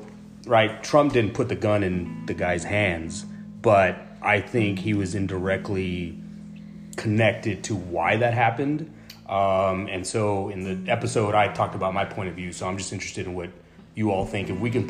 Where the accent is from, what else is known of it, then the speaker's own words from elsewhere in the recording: El Paso, Texas, United States; So this one, I'm from El Paso, and so there was the mass shooting there a few months back.